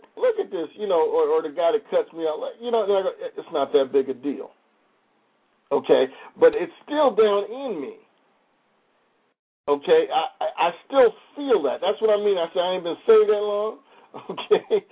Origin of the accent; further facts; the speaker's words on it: New York, United States; You know, I mean, I grew up in New York.